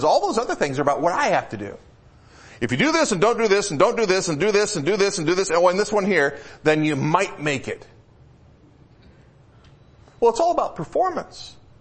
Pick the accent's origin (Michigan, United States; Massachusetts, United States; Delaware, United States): Michigan, United States; And when I was back out east, I grew up in Michigan. And I was visiting my mom